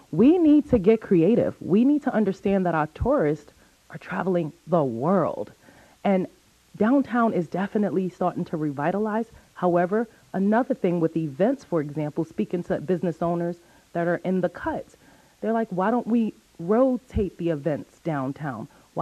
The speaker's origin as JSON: {"language": "English", "region": "New York", "country": "United States", "said": "But guys, I'm from New York."}